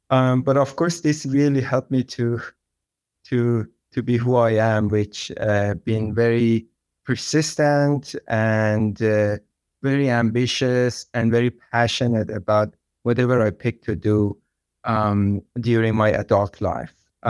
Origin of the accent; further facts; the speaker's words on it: Tehran, Tehran Province, Iran; I was born and raised in Tehran, in Iran. I was 6 years old when the Iranian Revolution happened, and it was quite a challenging time for me growing up in Iran